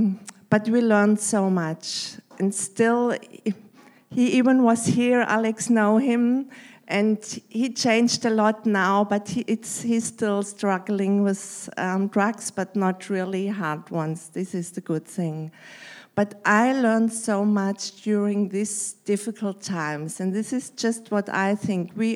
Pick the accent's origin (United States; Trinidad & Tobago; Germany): Germany; English is a second language; also born or lived in Switzerland; I'm from Germany, so my English is not the best.